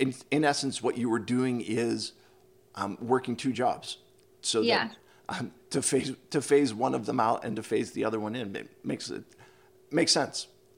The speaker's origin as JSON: {"language": "English", "region": "Pennsylvania", "country": "United States", "tie": "born or raised there", "said": "I have to say, I grew up outside of Philadelphia, and the South Street in Philadelphia is kind of like this eclectic."}